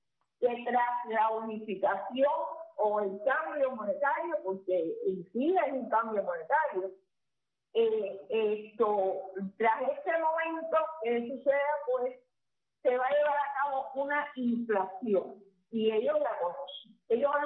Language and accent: Spanish; Cuba; ¿sabes cómo somos los cubanos?